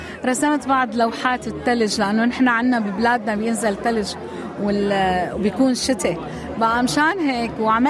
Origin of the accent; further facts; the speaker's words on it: Syria; moved away; رسامة, جيت من سوريا, إلي 10 سنين هون